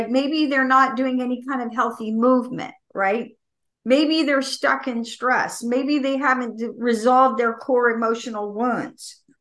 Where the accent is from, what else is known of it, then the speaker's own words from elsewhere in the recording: Savannah, Georgia, United States; I grew up in Savannah out in the sunshine.